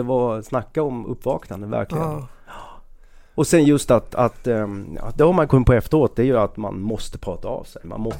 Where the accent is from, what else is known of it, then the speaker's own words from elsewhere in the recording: Skåne, Sweden; alltså jag var ju typ skåning i Stockholm typ.